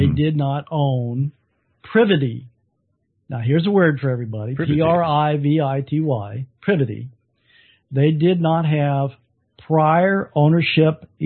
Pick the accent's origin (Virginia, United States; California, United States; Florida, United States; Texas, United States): Texas, United States; I tell him I'm a Texan.